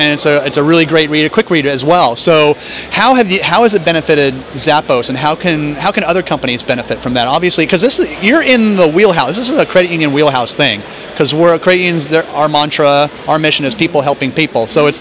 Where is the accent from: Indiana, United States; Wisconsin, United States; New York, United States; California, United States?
California, United States; San Diego; I'm from there. And I'm from San Diego, so.